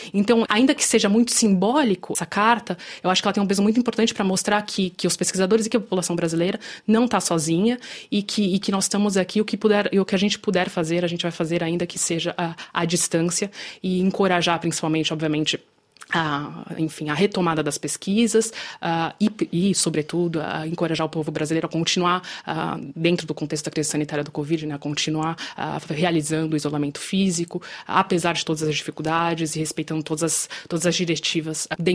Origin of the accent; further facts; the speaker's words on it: Brazil; Como brasileira, existe sempre uma certa angústia e tristeza diante desse fato